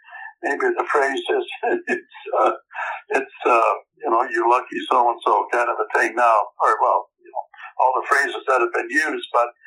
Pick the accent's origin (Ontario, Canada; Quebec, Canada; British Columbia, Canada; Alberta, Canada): British Columbia, Canada; Victoria; born there; Well, I was born in Victoria, B.C., a sports-minded area